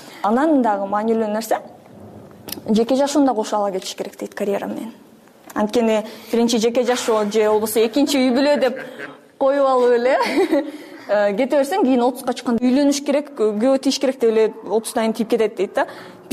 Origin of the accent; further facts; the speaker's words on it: Osh, Osh Region, Kyrgyzstan; Мен негизи Оштонмун. Ал тарапта көбүнчө эле 11-чи классты бүткөндөн кийин көп эле үйлөнүп башташат.